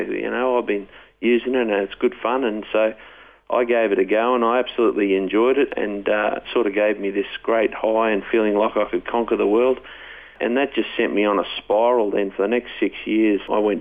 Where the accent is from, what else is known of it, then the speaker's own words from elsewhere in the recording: Brisbane, Queensland, Australia; Yeah, I was, I was brought up in Brisbane. You know, I was brought up in a relatively middle-class family, reasonable Christian upbringing